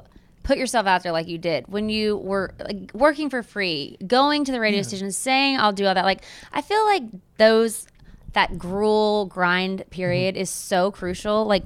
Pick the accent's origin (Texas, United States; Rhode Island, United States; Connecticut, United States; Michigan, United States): Texas, United States; Waco; Wait, no. I'm from Waco.